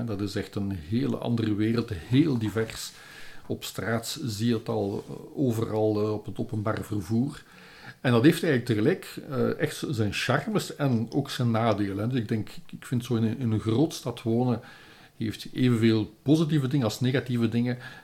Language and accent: Dutch; Leuven, Flemish Brabant, Belgium; Ik ben dus eigenlijk in Leuven opgegroeid, hè? Maar met West-Vlaamse ouders... En ja, altijd in de buurt van het Leuvense blijven hangen. Allee, toch lange tijd. En dan nog naar Limburg verhuisd en nu woon je in Brussel.